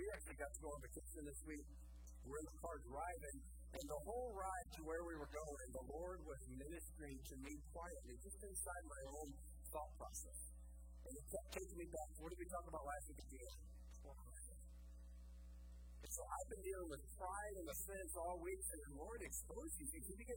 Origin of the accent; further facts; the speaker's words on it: United States; So many people think because I'm an American, I'm a Christian.